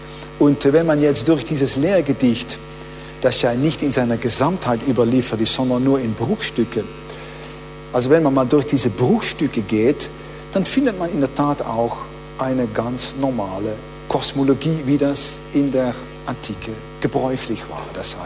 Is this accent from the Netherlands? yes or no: yes; Netherlands; German is a second language; weil sie an meinem Akzent hörte, dass ich Holländer war